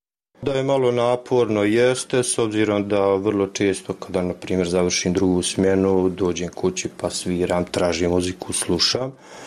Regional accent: Jajce, Federation of Bosnia and Herzegovina, Bosnia & Herzegovina; Bio je u planu festival neki kod nas na Tvrđavi u Jajcu

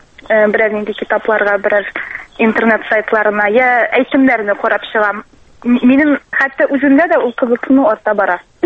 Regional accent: Shemordan, Tatarstan, Russia; Мин Сабар районының Шәмәрдән бистәсеннән.

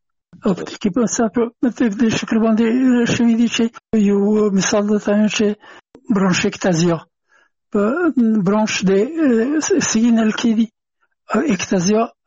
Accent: Afghanistan; یو افغان هغو هغه زه نه پېژندلم چې زه هم افغان یم او ما ته یې نه پېژنده چې افغان یم.

